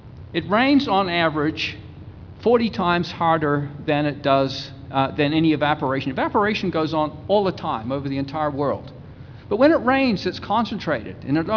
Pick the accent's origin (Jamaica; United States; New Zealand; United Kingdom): New Zealand; moved away as an adult; I come from New Zealand, and I was actually a weather forecaster in New Zealand for a few years before I went to MIT to do my PhD.